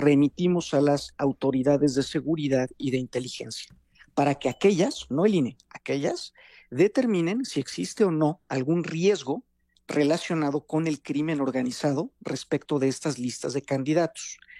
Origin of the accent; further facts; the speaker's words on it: Mexico; nos importa a todos como mexicanas y mexicanos